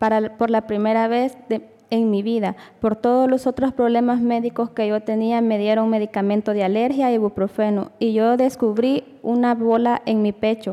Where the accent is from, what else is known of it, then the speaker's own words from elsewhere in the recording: El Salvador; now in United States; soy de El Salvador. Antes de venir a los Estados Unidos para buscar asilo